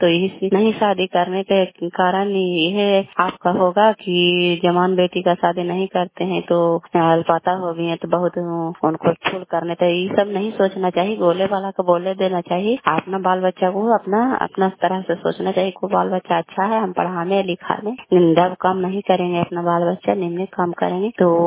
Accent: Kalyanpur, Bihar, India; घर कल्याणपुर वाली बेलसराज प्रखंड चंदी जिला नालंदा का निवासी हूँ।

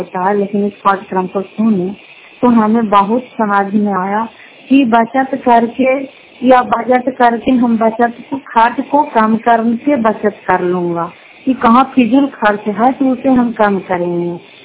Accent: Tejpur, Bihar, India; घर का तेजपुर पंचायत मकरौता जिला नालंदा करापतरा ब्लॉक की निवासी हूँ।

